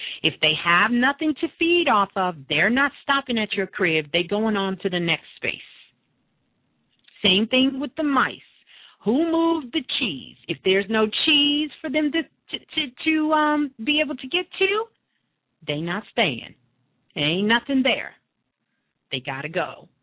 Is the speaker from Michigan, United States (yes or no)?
no; New York, United States; you know, I'm from New York.